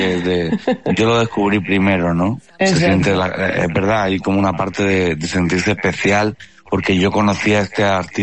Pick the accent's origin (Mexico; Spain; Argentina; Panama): Spain; Region of Murcia; now in Madrid, Spain; soy un poco canario o un poco latino, siendo de Murcia yo y viviendo en Madrid.